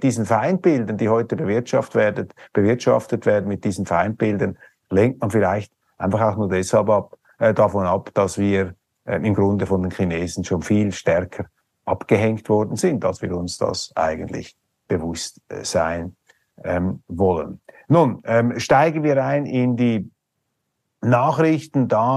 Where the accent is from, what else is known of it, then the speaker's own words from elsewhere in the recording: Switzerland; Das kann ich Ihnen einfach als Schweizer sagen. Von Demokratie verstehen wir ein bisschen etwas.